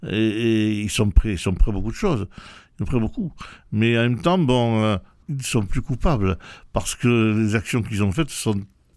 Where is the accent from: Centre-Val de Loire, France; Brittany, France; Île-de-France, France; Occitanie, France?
Occitanie, France; Pas chez nous, en Ariège, pas ici, mais ailleurs.